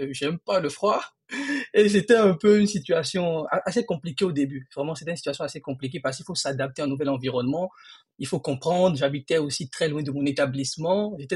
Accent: Benin; moved away as an adult; now in France; je suis béninois. Je suis venu en France en 2012 pour continuer mes études en informatique.

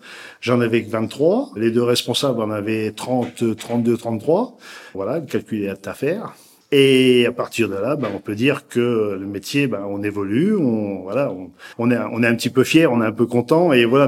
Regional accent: Centre-Val de Loire, France; dans ma région natale, qui est le Loir-et-Cher, vers Blois.

